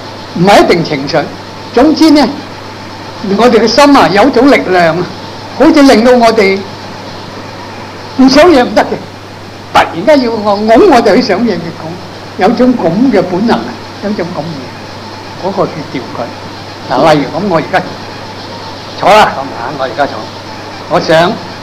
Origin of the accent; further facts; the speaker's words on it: China; 咁我哋中国人，我想都系中国人咁样，会唔会系参样嘅呢？